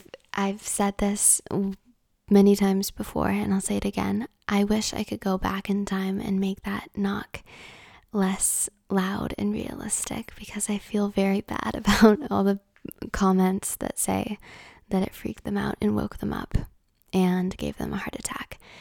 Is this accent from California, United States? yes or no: yes; California, United States; I'm from California, so like 5 inches of snow would be being snowed in.